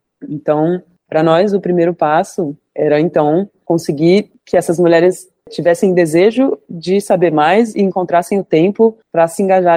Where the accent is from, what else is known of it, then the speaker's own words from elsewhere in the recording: São Paulo, Brazil; eu tenho 35 anos e sou nascida em São Paulo e vivi por muitos anos, 20 e poucos anos, na cidade grande, né, vivendo o ritmo de capital.